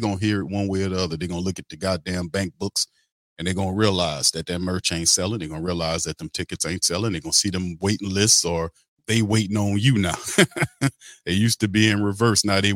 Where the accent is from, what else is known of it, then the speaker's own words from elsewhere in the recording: New Orleans, Louisiana, United States; And listen, I'm from New Orleans, bro.